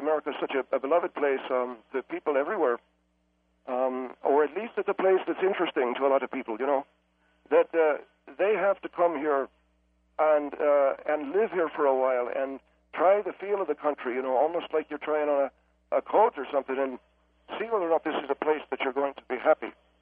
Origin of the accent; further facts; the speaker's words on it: County Meath, Ireland; now in United States; I'm an immigrant myself. I'm from the Republic of Ireland. I was born in County Meath. I came here at a time when the economy in Ireland was not as good as it is today